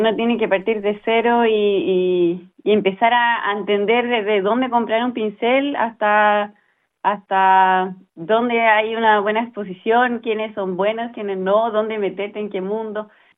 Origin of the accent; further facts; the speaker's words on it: Chile; como chilenos